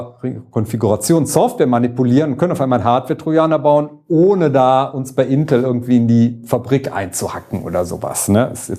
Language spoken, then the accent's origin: German; Cologne, North Rhine-Westphalia, Germany; aber als Kölner, ne